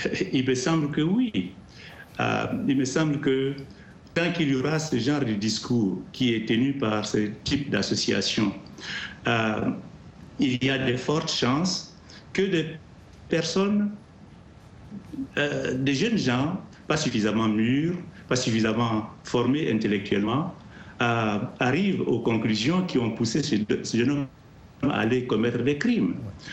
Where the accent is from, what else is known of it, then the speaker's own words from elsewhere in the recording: Côte d’Ivoire; Je viens de la Côte d'Ivoire.